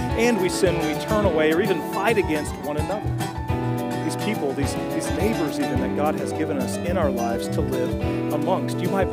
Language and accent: English; Sylva, North Carolina, United States; I'm from Western North Carolina, deep in the mountains, little town called Silva.